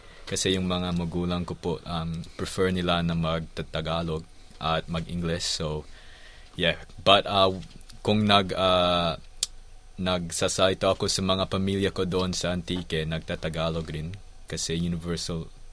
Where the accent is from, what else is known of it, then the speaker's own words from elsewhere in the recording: Australia; accent: Australian; Tagalog is a second language; yung accent ko po ay nakatuwa sila sa accent ko kasi parang Australian po. At yung mga pamilya ko sa Antique po, nakakatuwa rin sila kasi hindi ko alam yung mga certain words sa Tagalog